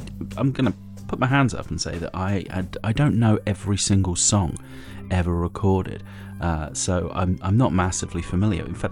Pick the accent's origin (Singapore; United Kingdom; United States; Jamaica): United Kingdom; but I'm too British to know what other time zones are.